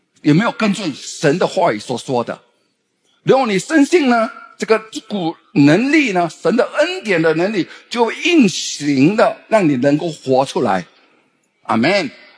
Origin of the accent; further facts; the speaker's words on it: Fujian, China; 出国我们福建话叫假峰，